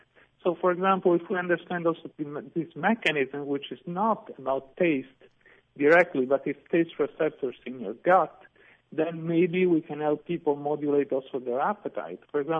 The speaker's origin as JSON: {"language": "English", "region": "Sardinia", "country": "Italy", "second_language": "English", "said": "I mean, I'm from Sardinia and we have centenarians"}